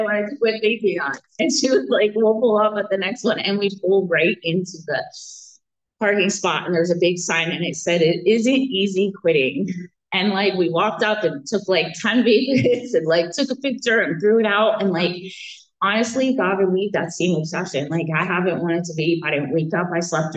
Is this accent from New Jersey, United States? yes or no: yes; New Jersey, United States; also born or lived in New York; So just a little bit about myself. I was raised in New Jersey and New York.